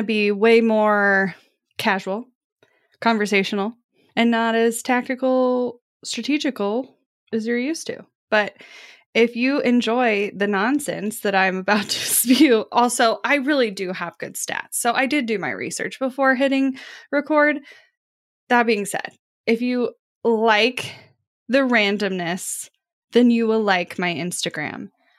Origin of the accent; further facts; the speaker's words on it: Kansas City, Missouri, United States; And so add to the fact that I am from Kansas City